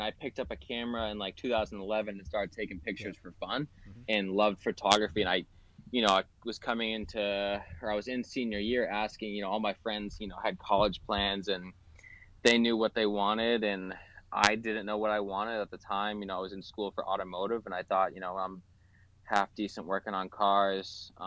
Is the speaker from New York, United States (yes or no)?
no; New Hampshire, United States; Calling in from Miami, but I am from New Hampshire. I'm just on a little vacation.